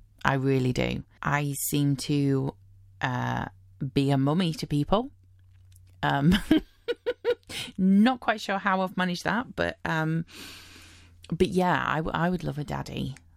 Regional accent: United Kingdom; Since I'm British, do I have a favourite accent

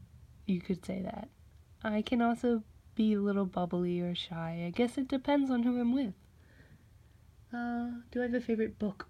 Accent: United States; So, I am from the United States.

